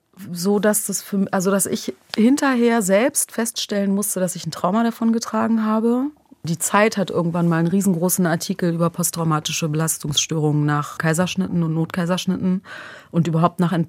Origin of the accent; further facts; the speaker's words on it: Berlin, Germany; Ich bin einfach in Berlin geboren, da zur Krippe gegangen, Kita, ne, dann irgendwann aufs Gymnasium.